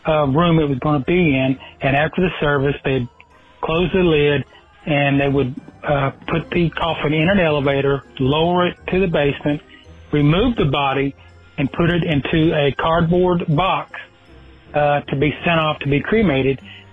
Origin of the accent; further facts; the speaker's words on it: Chattanooga, Tennessee, United States; I'm from Chattanooga, Tennessee.